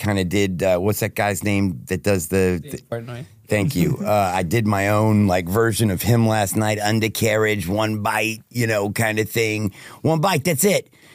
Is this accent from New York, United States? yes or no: no; Plano, Texas, United States; Well, I'm from Plano, Texas, born and raised.